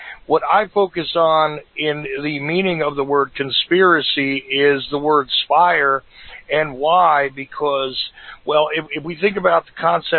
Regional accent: Northeast, United States; accent: northeastern; No, I definitely retain my northeastern sound, but every once in a while you hear a little something slip in there when we're talking

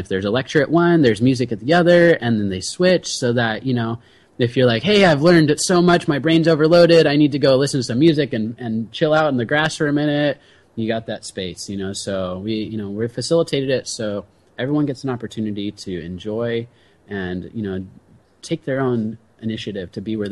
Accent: El Cajon, California, United States; You know, I grew up in El Cajon.

